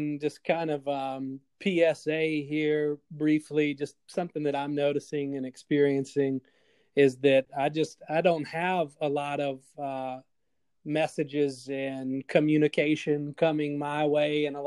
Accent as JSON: {"language": "English", "town": "Salem", "region": "Virginia", "country": "United States", "tie": "born or raised there", "said": "where I grew up in Salem, Roanoke, Virginia, it wasn't super country roads-like, but we definitely had country roads."}